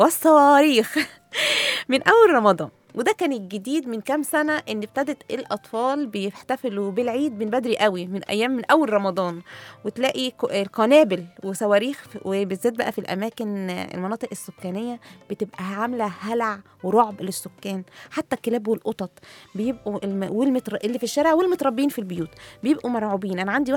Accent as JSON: {"language": "Arabic", "country": "Egypt", "said": "الشوارع دي مختلفة عندنا في مصر عن الدول العربية"}